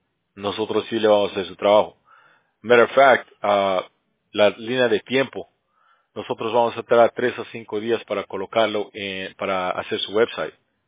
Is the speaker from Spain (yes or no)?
no; Cochabamba, Bolivia; now in United States; No, yo soy boliviano. Porque yo estoy en California